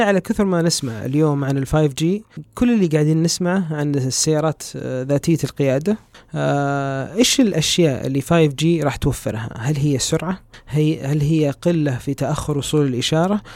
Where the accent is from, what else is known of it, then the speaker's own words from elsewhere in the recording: Saudi Arabia; احنا البحث الاجتماعي عندنا في السعودية بالعموم فيه قصور كبير